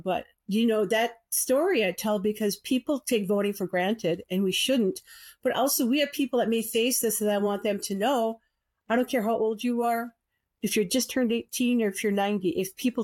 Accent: Wisconsin, United States; born there; And she said, "You're Indian?" And I said, "Yes, ma'am, I am." She said, "You can't vote. Indians aren't allowed to vote."

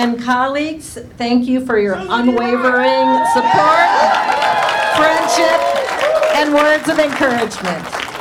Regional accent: Chippewa Falls, Wisconsin, United States; Growing up in Chippewa Falls, I was blessed with a loving family.

